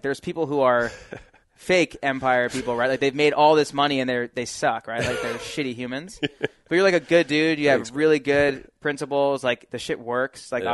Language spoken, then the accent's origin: English; Toms River, New Jersey, United States; My grandfather actually built an entire community where I grew up in Toms River, New Jersey.